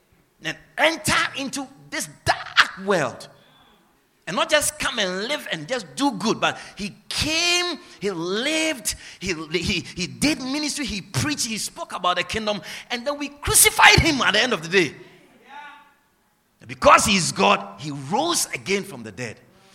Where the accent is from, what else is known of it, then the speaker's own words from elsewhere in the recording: Agogo, Ashanti, Ghana; also born or lived in Netherlands; now in Guyana; I'm an African. I'm from Ghana, West Africa. I'm from the Ashanti region. I'm from Asante Achimagogo. I'm an Ashanti man. I'm from the Ashanti tribe. I did not come from Ghana to Guyana.